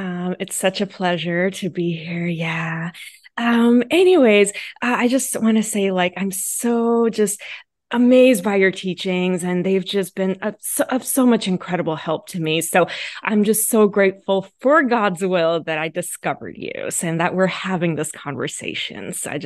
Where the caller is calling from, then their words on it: United States; I'm speaking from America, so just want to say namaste.